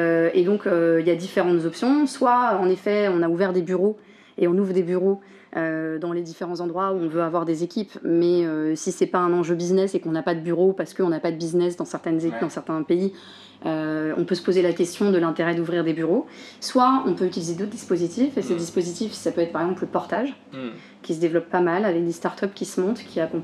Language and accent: French; France; Moi en tant que française, je peux pas partir une année complète